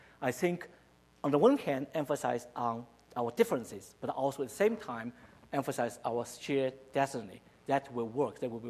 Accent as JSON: {"language": "English", "country": "China", "tie": "born or raised there", "said": "when I grew up in China in early 60s, as a kid"}